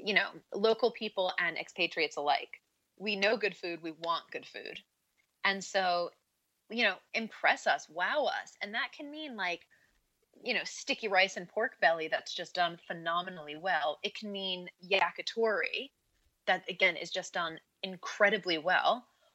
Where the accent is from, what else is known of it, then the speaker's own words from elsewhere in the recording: Northport, New York, United States; I grew up in a small town on Long Island in New York. It's called Northport. And, you know, it's like a one-stop sign town by the water, and it's just a cute little town.